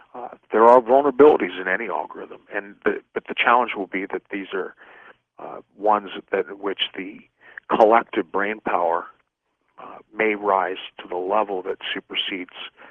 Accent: California, United States; Well, I think since I was a young boy growing up in Silicon Valley, having started out when I was 9 years old, back in the late 70s, early 80s, with an Apple II computer

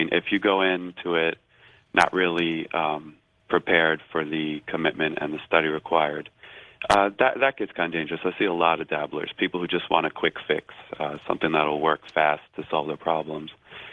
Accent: Long Island, New York, United States; Well, we're both Greek, and we're both from Long Island, so that'll do it.

